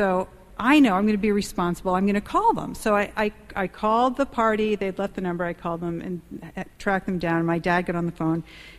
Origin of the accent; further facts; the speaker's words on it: Connecticut, United States; I grew up in Connecticut